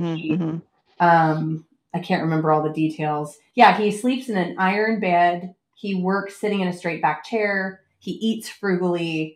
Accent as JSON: {"language": "English", "region": "Texas", "country": "United States", "said": "Being a Texan, I say everything wrong"}